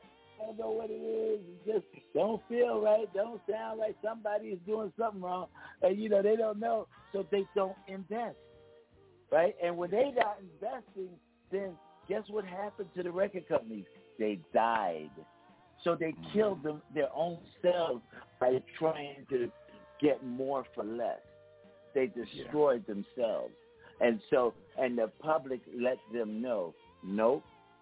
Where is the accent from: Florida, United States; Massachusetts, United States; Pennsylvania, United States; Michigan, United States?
Pennsylvania, United States; Philadelphia; also born or lived in California; I'm from Philadelphia. I grew up eating Philly cheesesteaks. And so, but wow. I'm in Texas, and I was in California for 45 years.